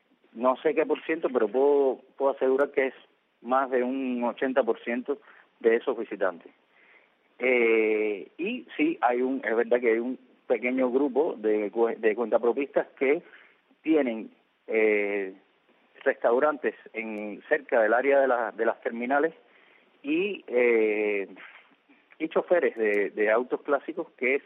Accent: Cuba; yo soy cubano y vivo aquí y estoy sufriendo estos cambios de política, tanto del poder vigente aquí en Cuba

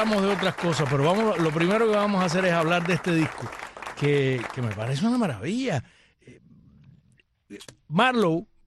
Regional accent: Cuba; a pesar de los cabezas de bombillo que nos llaman ex-cubanos, que no somos cubanos, que no merecemos haber nacido en esa isla

